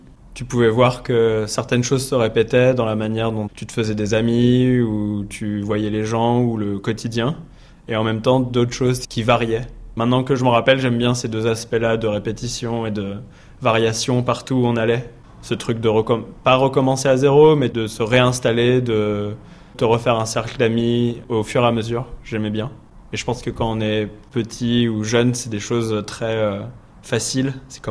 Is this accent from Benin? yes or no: no; France; also born or lived in Iran; je suis né en Iran et j'ai grandi en France.